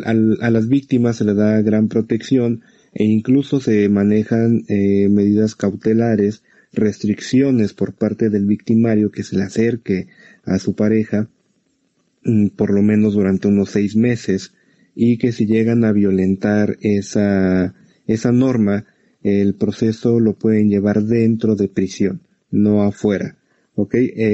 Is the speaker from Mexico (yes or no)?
yes; Mexico; las leyes están un poco más fuertes que aquí que en México